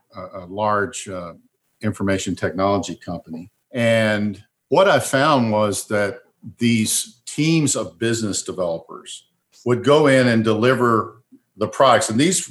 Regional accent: Kentucky, United States; where I grew up in Keeneland Racetrack, thoroughbreds and thoroughbred racing.

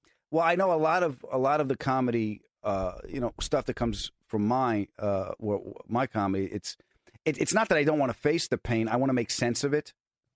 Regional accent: Bridgeport, Connecticut, United States; I'm from Bridgeport, Connecticut.

